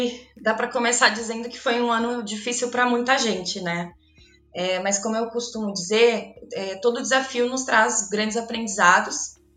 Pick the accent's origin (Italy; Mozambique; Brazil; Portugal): Brazil; Rio Grande do Sul; now in São Paulo, Brazil; eu sou gaúcha, mas moro em São Paulo.